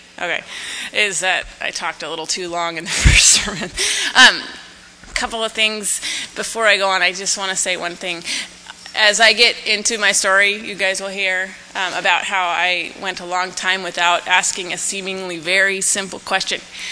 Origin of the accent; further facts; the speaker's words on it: White Center, Washington, United States; born there; I was born in White Center, which is the other side of the tracks for many